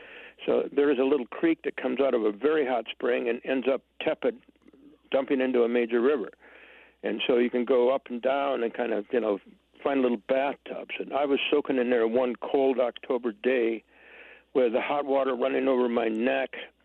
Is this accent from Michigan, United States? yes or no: yes; Michigan, United States; You know, I grew up in Michigan, and my boyhood wild places were swamps and river bottoms and woods.